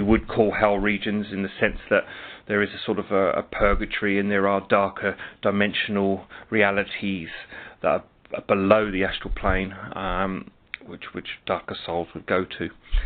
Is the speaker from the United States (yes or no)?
no; London, United Kingdom; I'm from London in the UK.